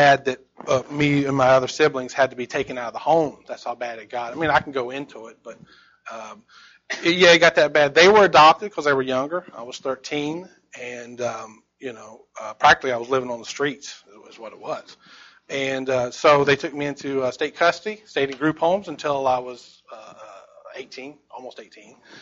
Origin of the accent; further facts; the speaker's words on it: Charlotte, North Carolina, United States; I grew up in Charlotte, North Carolina as well.